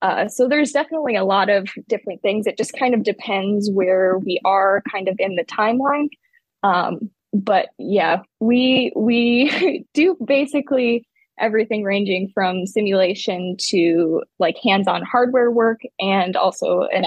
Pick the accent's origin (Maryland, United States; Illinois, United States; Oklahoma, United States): Illinois, United States; I grew up about 60 miles south of Chicago, in a pretty rural area.